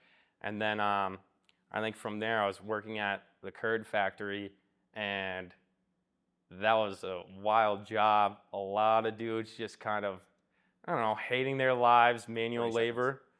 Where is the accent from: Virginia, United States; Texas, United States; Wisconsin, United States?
Wisconsin, United States; Roberts; Fast forward a little bit, I grew up in Roberts. Well, I like moved to Roberts when I was 3. I've stayed here pretty much ever since.